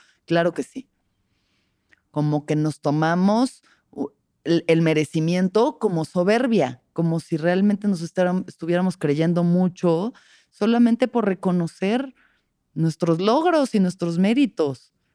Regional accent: Mexico

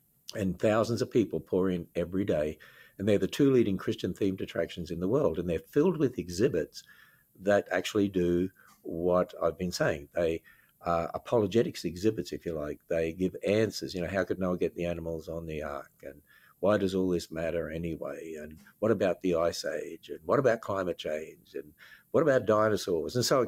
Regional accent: Australia; accent: Australian; I'm originally from Australia. I hope you can tell that by the accent. I hope I still have an Australian accent.

